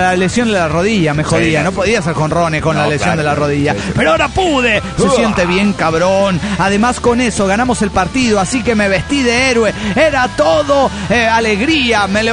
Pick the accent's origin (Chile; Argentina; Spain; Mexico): Mexico; Guaymas, Sonora; Hola, soy … de Guaymas, Sonora.